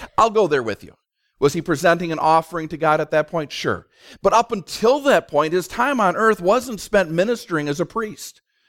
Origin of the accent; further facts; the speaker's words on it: St. Paul, Minnesota, United States; I grew up in St. Paul. I attended St. Joe's Church on the west side, part of the Archdiocese of St. Paul